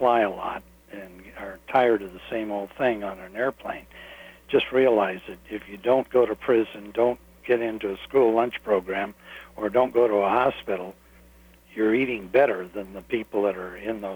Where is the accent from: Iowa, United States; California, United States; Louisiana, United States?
Iowa, United States; I must confess that I started fluoridation in my hometown in Iowa. I've been trying to get it unfluoridated ever since then, but there's too much money on the other side, and I no longer live there, so I don't count.